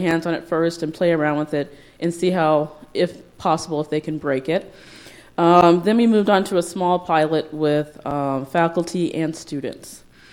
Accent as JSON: {"language": "English", "town": "San Diego", "region": "California", "country": "United States", "lives_now": "Hudson Valley, United States", "said": "I'm from San Diego. And if you're interested in how I ended up in the Hudson Valley, please have lunch with us."}